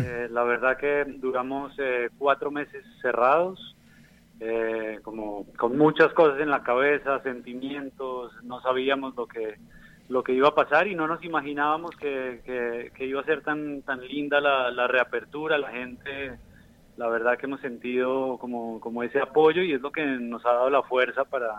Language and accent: Spanish; Nariño, Colombia; accent: Colombian; Sí, traemos el café especialmente de mi tierra, que es en el sur de Colombia, en Nariño.